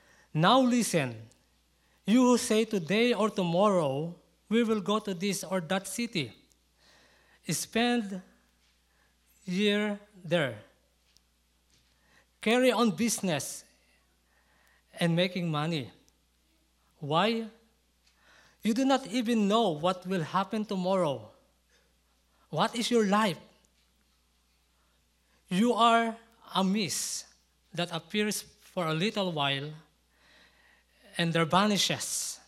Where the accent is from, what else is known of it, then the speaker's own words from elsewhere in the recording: Philippines; Allow me to share with you also, because I'm Filipino, what Filipinos' ways to celebrate or to welcome New Year's.